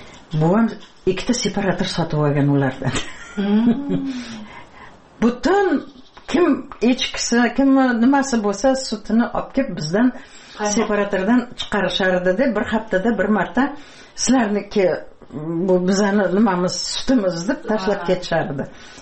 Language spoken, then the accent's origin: Uzbek; Piskent, Tashkent Region, Uzbekistan; Men shu yerlarda tug'ilganman-da. Eshik deraza bo'lmagan. Piskentda garnak degan yer bor edi